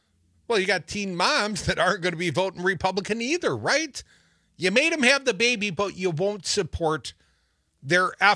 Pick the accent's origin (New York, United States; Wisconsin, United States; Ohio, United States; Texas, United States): Wisconsin, United States; Madison; Paul, we're better than you. We're from Madison, man.